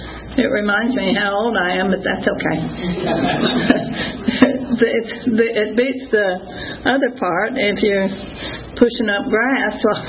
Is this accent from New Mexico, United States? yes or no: yes; New Mexico, United States; also born or lived in Texas; I was born in Texas and grew up in New Mexico.